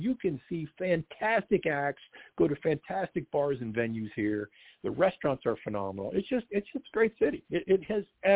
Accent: United States; I grew up right on the Pennsylvania-Ohio line, and I hated Ohio State.

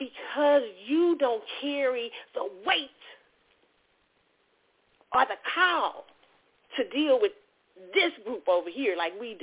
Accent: Kansas City, United States; He's now Kansas City, which is my hometown, right?

